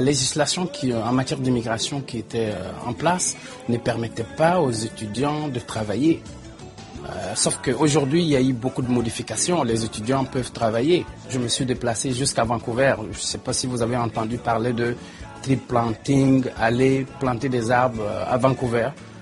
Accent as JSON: {"language": "French", "region": "Sikasso", "country": "Mali", "tie": "born or raised there", "also_born_or_lived": "Bamako", "moved": "as an adult", "lives_now": "Canada", "said": "Je suis né à Sikasso, la 3e région du Mali. J'ai fait des études primaires là-bas. Par la suite, à Bamako, la capitale, j'ai été à l'ENA. Faculté sciences juridiques et par la suite je suis venu au Canada ici en 94."}